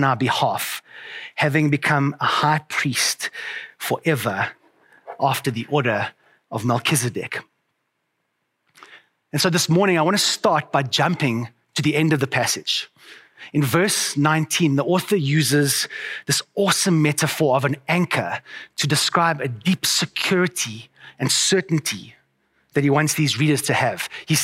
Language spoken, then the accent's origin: English; Johannesburg, Gauteng, South Africa; I was born in Johannesburg. I've been raised in Johannesburg. I live in the city, and I really love Johannesburg.